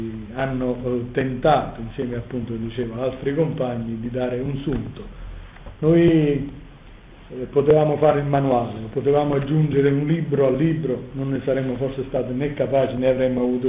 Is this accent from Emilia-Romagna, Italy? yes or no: no; Aversa, Campania, Italy; also born or lived in Milan; Io sono venuto via di Milano negli anni 70 e sono tornato ad Aversa, la mia città natale.